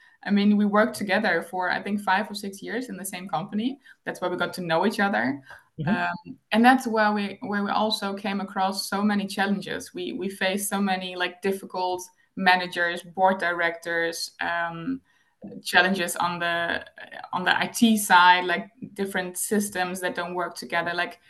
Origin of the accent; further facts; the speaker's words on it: Germany; now in Netherlands; I'm native German. I grew up in Germany, and I moved to the Netherlands 15 years ago.